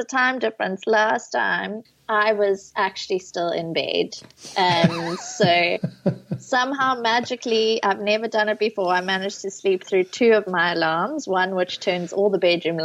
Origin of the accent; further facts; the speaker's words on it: Zimbabwe; also born or lived in Cape Town, South Africa; now in United Kingdom; So I'm originally from Zimbabwe, hence the accent. So I grew up in Zimbabwe. I went to junior school there and high school there. And then I studied in South Africa in Cape Town